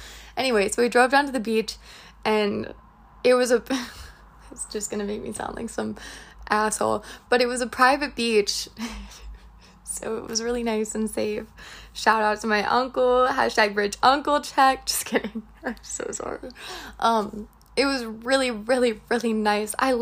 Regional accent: United States; I'm an American. I deserve my choice.

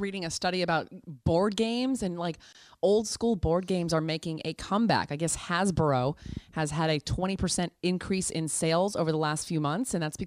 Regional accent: Milpitas, California, United States; When I was young, I grew up in Milpitas, and the Milpitas Sports Center used to have sleepovers.

